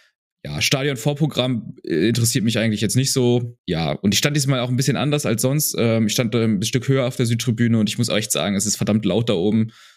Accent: Münster, North Rhine-Westphalia, Germany; ich komme aus Münster

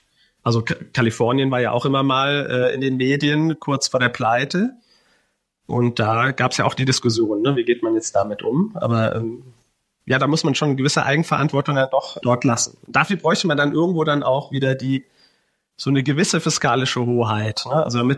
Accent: Switzerland; born there; da ich gebürtig aus der Schweiz bin

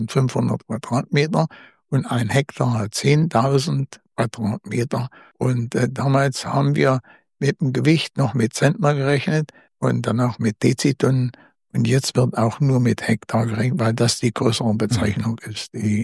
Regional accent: Germerode, Hesse, Germany; Das heißt, ich bin in Germerode aufgewachsen. In Germerode gab es 22 Pferdegespanne und über 80 Kuhgespanne.

